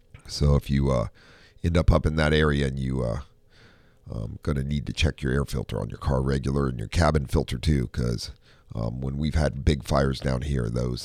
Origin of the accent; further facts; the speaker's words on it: Ohio, United States; To Mike that calls into the show a lot that I grew up with in Ohio